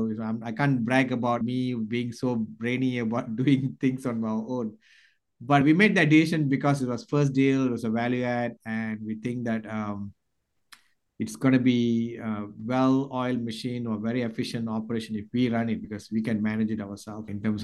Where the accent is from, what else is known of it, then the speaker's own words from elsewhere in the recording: Austin, Texas, United States; We are from Austin. My wife and I are from Austin.